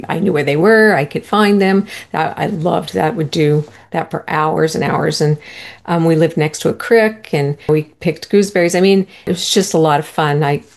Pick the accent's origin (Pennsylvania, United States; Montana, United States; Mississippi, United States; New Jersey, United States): Montana, United States; Anaconda; Oh, well, I came from Anaconda, Montana. Born and raised there. So go Copperheads. We lived outside of town